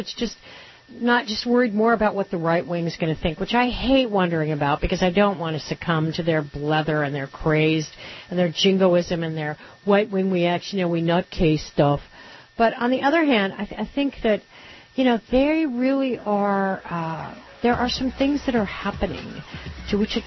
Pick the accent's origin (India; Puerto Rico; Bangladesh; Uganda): Puerto Rico; born or raised there